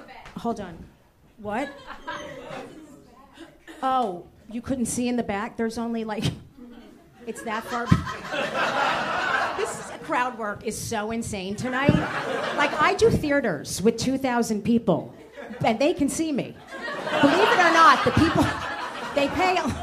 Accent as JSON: {"language": "English", "town": "South Orange", "region": "New Jersey", "country": "United States", "tie": "born or raised there", "said": "Oh, I grew up in South Orange, right next to Newark."}